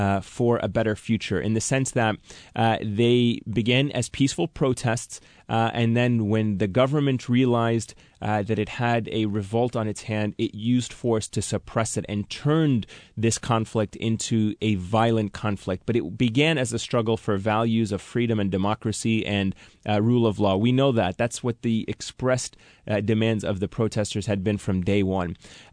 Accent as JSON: {"language": "English", "country": "United States", "tie": "born or raised there", "said": "And as an American, somebody who grew up in the United States and an American citizen"}